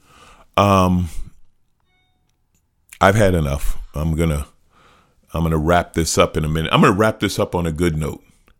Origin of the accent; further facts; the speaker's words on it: New York, United States; I'll always love that I grew up in New York.